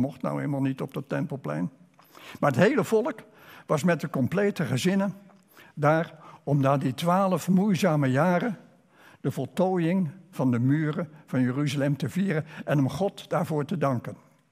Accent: Rotterdam, South Holland, Netherlands; Ik als geboren Rotterdammer, in mijn jonge jaren heb ik nog de Laurenskerk, de grote kerk, de Sint-Laurenskerk in Rotterdam, heb ik nog in zijn half verwoeste staat gezien.

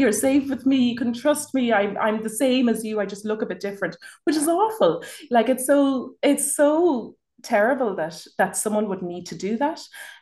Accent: Ireland; accent: Irish; also born or lived in Sierra Leone; And I feel, because my accent is Irish, that you nearly have the sense that the Africans amongst us would think, oh, she's not African at all

